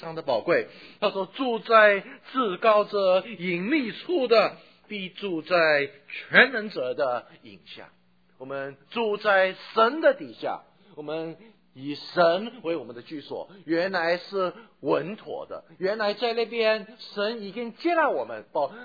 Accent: Hong Kong; moved away; 最近的这几年我都每一年会去一次香港啊，我发现在那个地方，我在那边长大，我发现那个地方好像很有一种的亲切感。但是你要问我要那个地方是不是我的家乡，我心里面还是不觉得，可能离开香港太久了啊

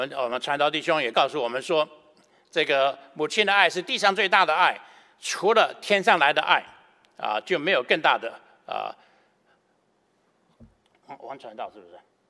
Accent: China; 我们中国人讲慈母手中线

